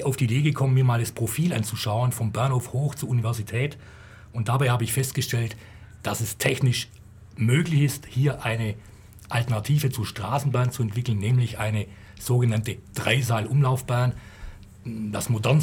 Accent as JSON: {"language": "German", "town": "Ehingen", "region": "Baden-Württemberg", "country": "Germany", "tie": "born there", "lives_now": "Ulm, Germany", "said": "Gebürtig bin ich aus Ehingen, bin aber seit 1980 in Ulm"}